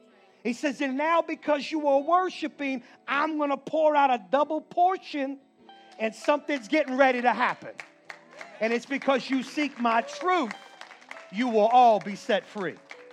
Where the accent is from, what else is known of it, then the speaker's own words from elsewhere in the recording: Chalmette, Louisiana, United States; I got a little something the way I walk, and I'm from Chalmette, you know. Right? You know, I drank that refinery water all my life.